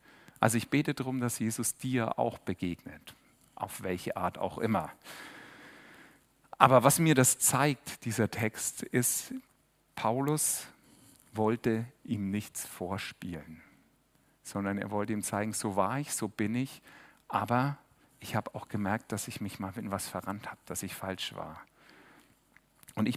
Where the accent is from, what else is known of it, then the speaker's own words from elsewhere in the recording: Germany; Man hat da so eine Hemmschwelle, zumindest ich als Deutscher oder warum auch immer, vielleicht ist es auch meine Erziehung